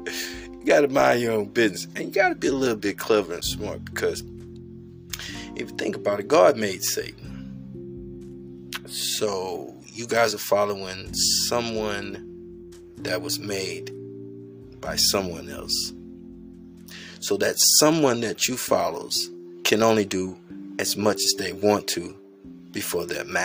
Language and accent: English; United States; I can say that, honestly, I am an American. You know, whether I'm black, green, blue, or whatever, I am an American.